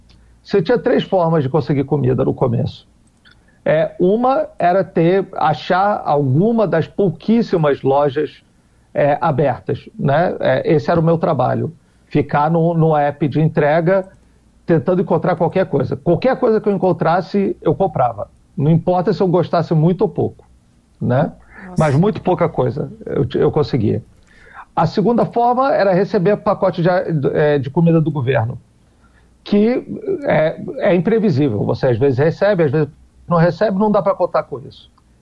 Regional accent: Rio de Janeiro, Brazil; accent: carioca; now in Pudong, China; Pô, tô falando em carioquês, né? Desculpa, eu sou carioca. Então, às vezes, tem esse problema de usar gíria do Rio.

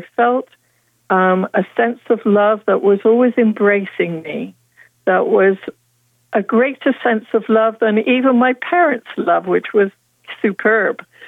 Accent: United Kingdom; I grew up in the United Kingdom. You can probably hear that in my voice.

